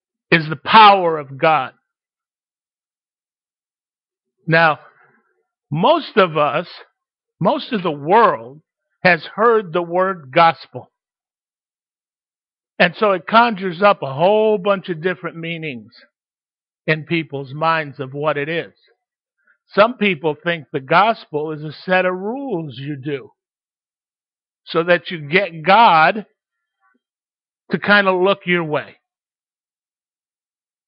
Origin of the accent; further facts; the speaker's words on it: Waterbury, Connecticut, United States; I grew up in Waterbury, Connecticut. Waterbury, Connecticut, an old factory town.